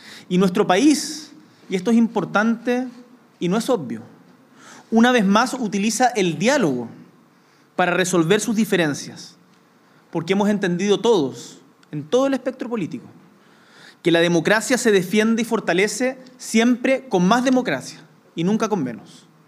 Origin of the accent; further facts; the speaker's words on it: Chile; el tipo de país en el que como chilenos queremos vivir en las próximas décadas